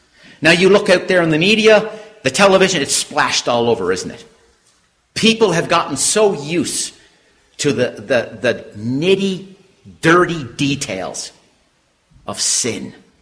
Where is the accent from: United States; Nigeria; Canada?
Canada; I come from Canada, so I can't fully speak to what's going on in America.